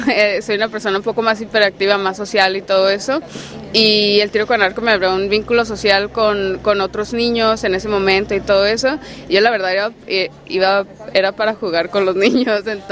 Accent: Tijuana, Baja California, Mexico; En Tijuana, yo soy de Tijuana

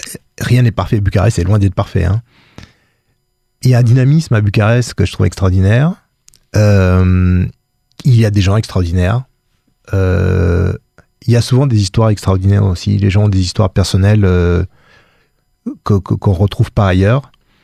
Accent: Paris, Île-de-France, France; Les Parisiens sont épouvantables. Hein. J'en faisais partie.

